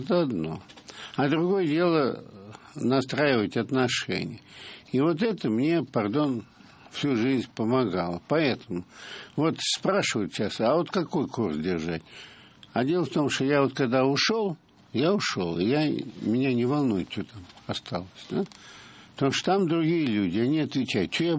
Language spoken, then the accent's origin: Russian; England, United Kingdom; also born or lived in Lebanon / Germany / Singapore; вот все-таки я вырос в Англии, в Ливане, в Германии, в Сингапуре.